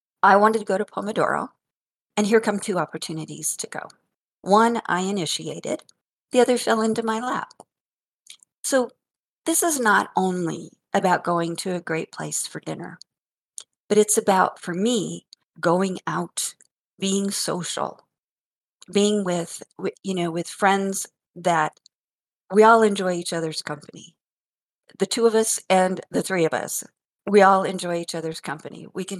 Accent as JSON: {"language": "English", "town": "Denver", "region": "Colorado", "country": "United States", "tie": "born or raised there", "said": "I grew up in North Denver, which was an Italian and Jewish neighborhood when we moved there in 1962."}